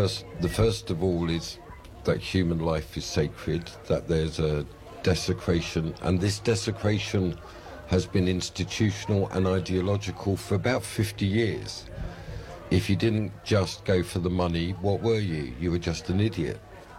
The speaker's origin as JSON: {"language": "English", "town": "Stamford Hill", "region": "London", "country": "United Kingdom", "said": "I mean, I come from Stamford Hill, you were saying earlier."}